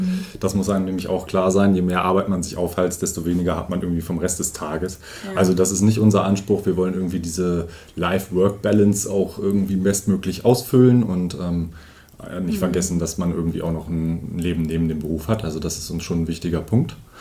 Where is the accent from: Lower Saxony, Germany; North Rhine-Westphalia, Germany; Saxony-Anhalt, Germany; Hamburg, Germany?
Lower Saxony, Germany; Lonau; now in Osterode am Harz, Germany; mein Lieblingsort, das muss ich jetzt sagen, als gebürtiger Lohnauer, ist tatsächlich Lohnau.